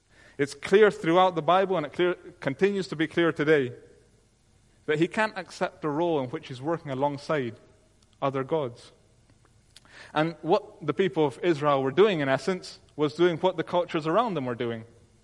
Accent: Colombia; I come from Colombia

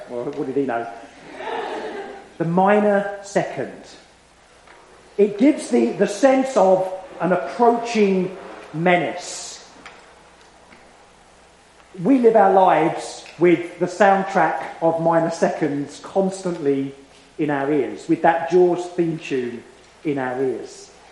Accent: Southend-on-Sea, East of England, United Kingdom; born there; Now, I was born, as you can tell from my accent, on the south coast of England, Southend-on-Sea.

